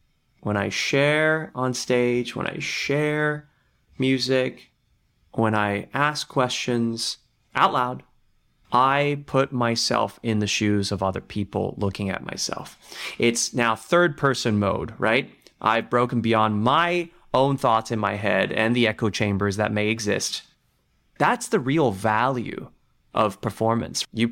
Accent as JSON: {"language": "English", "town": "Brisbane", "region": "Queensland", "country": "Australia", "tie": "born or raised there", "also_born_or_lived": "Taiwan", "said": "I was born in Taiwan. My parents and I moved to Australia, to Brisbane. As a first-gen immigrant"}